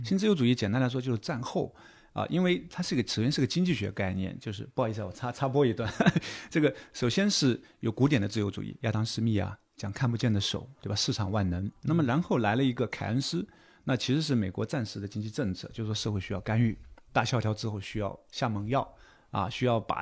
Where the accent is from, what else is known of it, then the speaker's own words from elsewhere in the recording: Zhejiang, China; 我们浙江人啊，我们从小的一个正向的一个教育